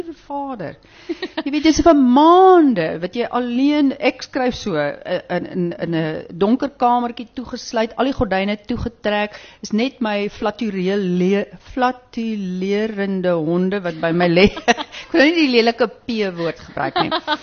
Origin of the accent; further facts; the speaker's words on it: Stellenbosch, Western Cape, South Africa; as ek mense raakloop op ander plekke of nuwe mense of vreemde mense en hulle hoor ek kom van Stellenbosch af